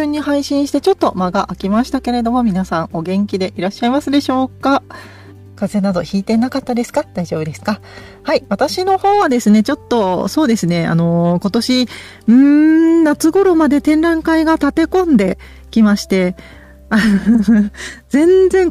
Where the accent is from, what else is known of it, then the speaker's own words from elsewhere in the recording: Gifu, Japan; 地元の岐阜県美術館